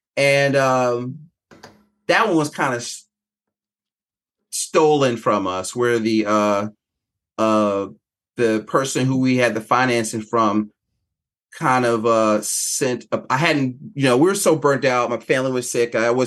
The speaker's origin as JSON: {"language": "English", "town": "Philadelphia", "region": "Pennsylvania", "country": "United States", "said": "because now, you know, I'm from North Philly, I could read people."}